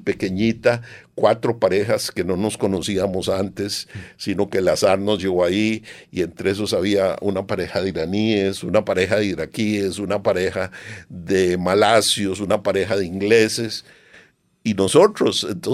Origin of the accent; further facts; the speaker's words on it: Costa Rica; si mi abuelo se quedó en Costa Rica y yo nací en Costa Rica?